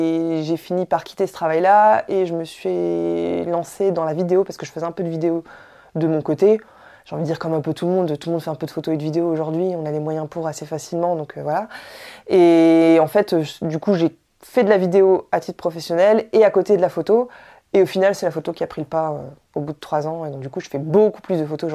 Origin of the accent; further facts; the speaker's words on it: Lille, Hauts-de-France, France; J'ai 37 ans, je suis de Lille